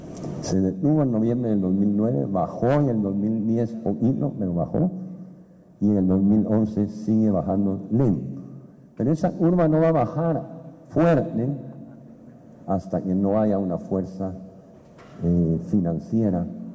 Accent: Guatemala; como guatemaltecos y guatemaltecas tenemos que ser responsables de financiar la seguridad y la justicia del país.

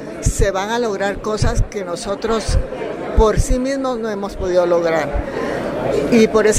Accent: Guatemala; Como guatemaltecos sabemos que sin el apoyo

